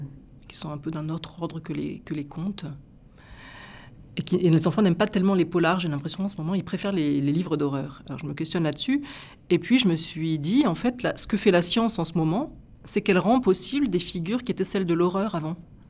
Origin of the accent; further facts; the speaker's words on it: Auvergne-Rhône-Alpes, France; je suis auvergnate et qu'en Auvergne, il y a toujours des guérisseurs